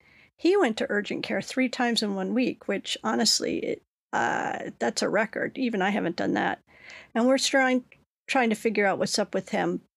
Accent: Lyme, Connecticut, United States; I am from Lyme, home of Lyme disease.

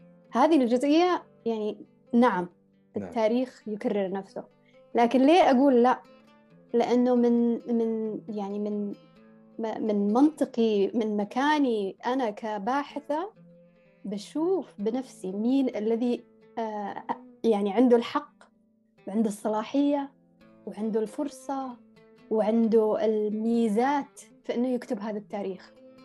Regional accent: Yemen; أنا كيمنية المعنى اللي أشتي أقوله أحياناً يضيع

